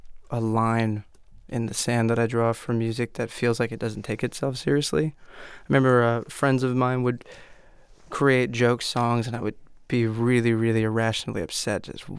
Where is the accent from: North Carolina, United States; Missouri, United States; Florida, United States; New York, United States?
Florida, United States; Miami; I grew up in Miami.